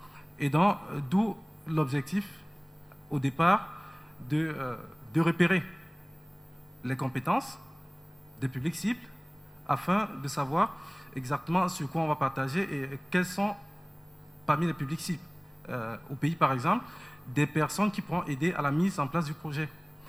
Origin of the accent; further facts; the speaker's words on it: Douala, Littoral, Cameroon; Je viens de Douala au Cameroun.